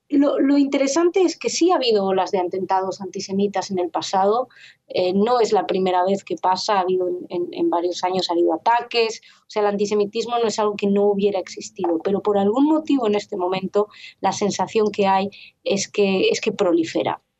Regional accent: Madrid, Community of Madrid, Spain; moved away as an adult; cuando llegué aquí, yo vengo de Madrid, cuando llegué aquí hace 6 años, 5 años

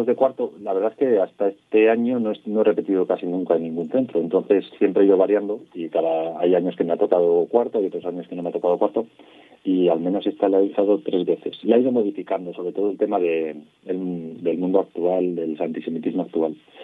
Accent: Zaragoza, Aragon, Spain; Yo soy de Zaragoza, es una ciudad grande

